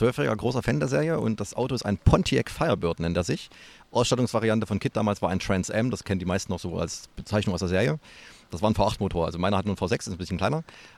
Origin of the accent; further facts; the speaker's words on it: Erfurt, Thuringia, Germany; Doch, ich bin Erfurter.